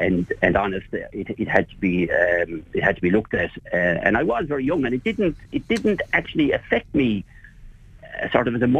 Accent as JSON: {"language": "English", "town": "Clarecastle", "region": "Munster", "country": "Ireland", "tie": "born or raised there", "said": "growing up in Clarecastle and Glennon's and all of that."}